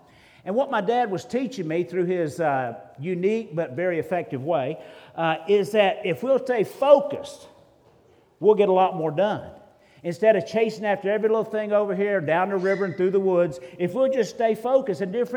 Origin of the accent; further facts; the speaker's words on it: Jacksonville, Florida, United States; Growing up, I grew up in Jacksonville, Florida, and we grew up outside of the city. So we're in the country on about 5 acres of land.